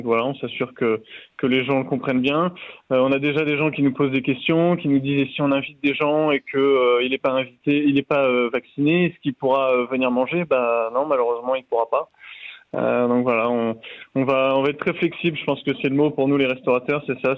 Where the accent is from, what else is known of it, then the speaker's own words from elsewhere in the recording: Normandy, France; les huîtres normandes, parce que je suis normand, donc ça me fait plaisir d'essayer d'incorporer un petit clin d'œil à ma Normandie.